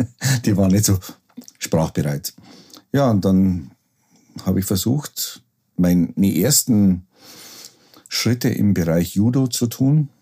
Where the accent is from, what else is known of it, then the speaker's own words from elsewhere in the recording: Rosenheim, Bavaria, Germany; Ich bin in Rosenheim in der Lessingstraße aufgewachsen.